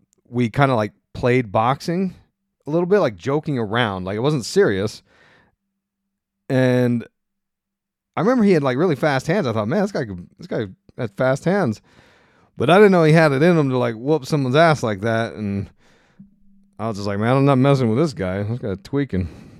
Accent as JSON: {"language": "English", "town": "Ephrata", "region": "Pennsylvania", "country": "United States", "tie": "born or raised there", "said": "armpit of PA called Ephrata, Pennsylvania, go to the Green Dragon. The armpit. You know, that's my hometown."}